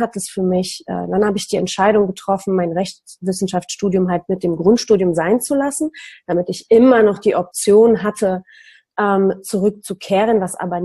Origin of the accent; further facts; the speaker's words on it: Poland; born there; German is a second language; Ich bin in Polen geboren, in dem System des Kommunismus.